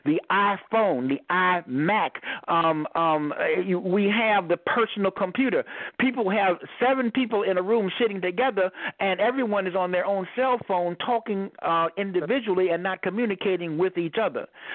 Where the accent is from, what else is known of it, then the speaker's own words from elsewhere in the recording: New York, United States; I grew up in Harlem. My family came from Jamaica, the West Indies, but I grew up in Harlem as a kid on 138th Street, 119th Street.